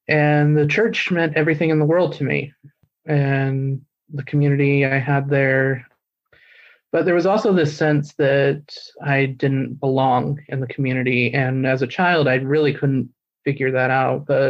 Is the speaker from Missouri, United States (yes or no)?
no; Ogden, Utah, United States; also born or lived in San Francisco / Houston; now in Seattle, United States; I am originally from Ogden, Utah, and was born and raised there.